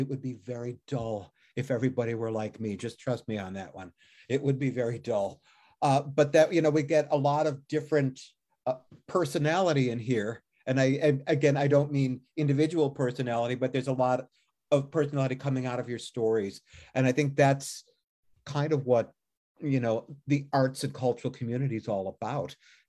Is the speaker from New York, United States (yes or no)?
yes; Buffalo, New York, United States; I grew up in Buffalo, New York, in basically a Sicilian family. Grandma was from Sicily, but it's the food.